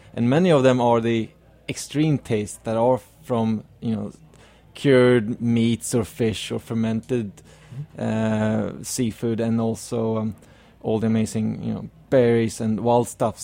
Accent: Stockholm, Stockholm County, Sweden; my grandmother was from northern Sweden, and I grew up in Stockholm or the suburbs of Stockholm

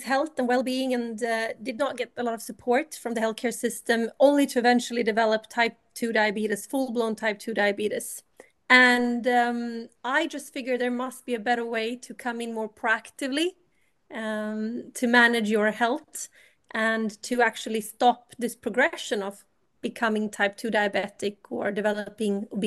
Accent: Bosnia & Herzegovina; now in Sweden; I'm originally from Bosnia-Herzegovina.

